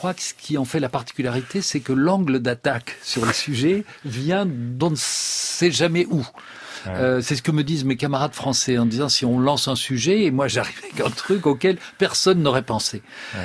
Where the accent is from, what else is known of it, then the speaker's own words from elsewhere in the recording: Brussels, Brussels-Capital Region, Belgium; Moi, je suis bruxellois.